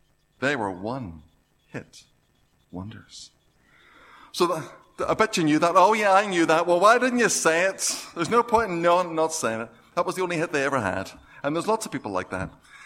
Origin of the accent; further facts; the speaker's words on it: Belfast, Northern Ireland, United Kingdom; or come from Cherry Valley in East Belfast, which is where I come from. Well, East Belfast I come from, not Cherry Valley.